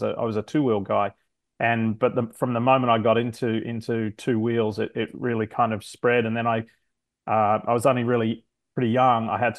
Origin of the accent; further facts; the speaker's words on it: Australia; And in the little suburb that I grew up in Australia, my oldest friend in life won a motorcycle from a television show.